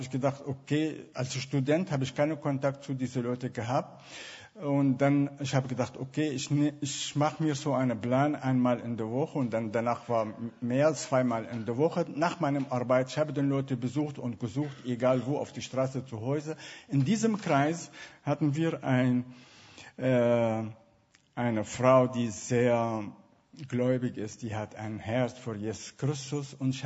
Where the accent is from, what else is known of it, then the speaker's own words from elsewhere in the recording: Damascus, Damascus Governorate, Syria; German is a second language; ich komme aus Damaskus.